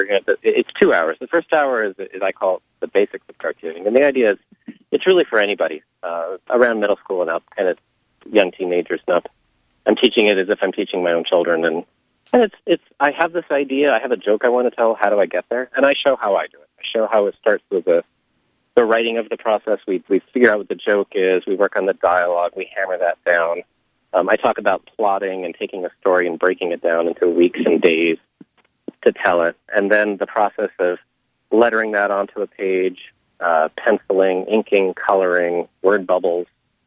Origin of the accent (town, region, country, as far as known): Seattle, Washington, United States